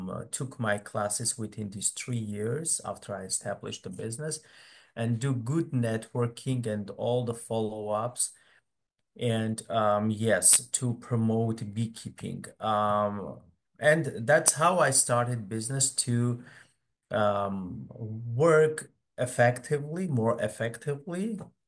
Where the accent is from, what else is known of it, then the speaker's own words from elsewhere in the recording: Armenia; I went to some company in my home country, Armenia, and for internship.